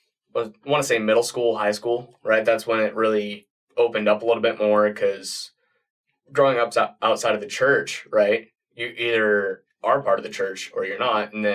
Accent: South Jordan, Utah, United States; I'm from South Jordan, Utah. I'm 21 years old

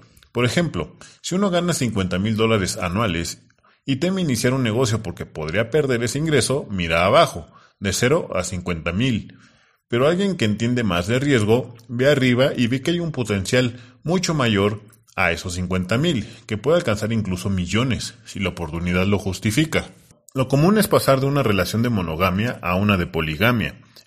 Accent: Mexico; Ya que somos de México, debemos estar algo familiarizados

